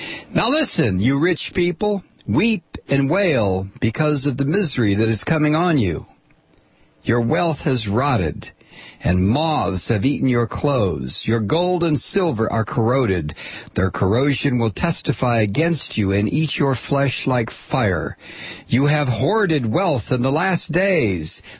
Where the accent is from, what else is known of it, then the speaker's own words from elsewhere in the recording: Toledo, Ohio, United States; I am from Ohio. Shudder. I am from Toledo, Ohio. Double shudder. It was a great place when I was a kid growing up.